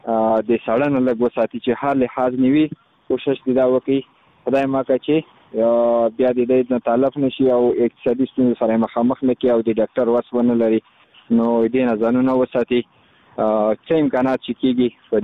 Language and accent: Pashto; Khost, Afghanistan; زه خو د خوست ولایت مربوط یم مرکز اوسیدونکی یم